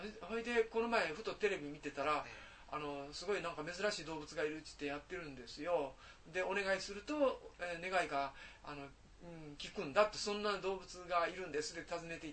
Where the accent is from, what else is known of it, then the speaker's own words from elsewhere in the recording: Koyasan, Wakayama, Japan; born there; 僕高野山で生まれて次引っ越したのが北又っていうところで